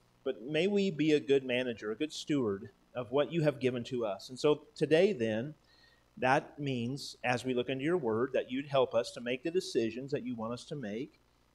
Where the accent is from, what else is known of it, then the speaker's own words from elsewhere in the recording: Oregon, United States; I was born and raised in Oregon. I never prayed for rain to start. I prayed for it to stop.